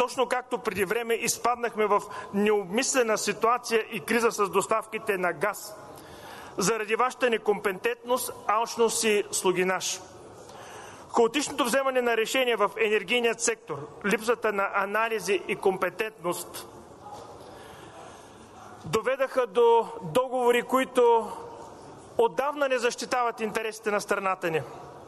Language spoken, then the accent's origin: Bulgarian; Varna, Varna Province, Bulgaria; независимо че аз съм от Варна.